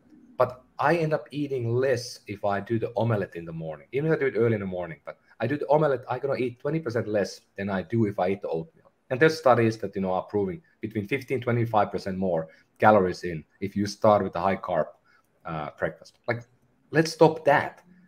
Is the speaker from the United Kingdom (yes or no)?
no; Finland; English is a second language; And I'm from Finland.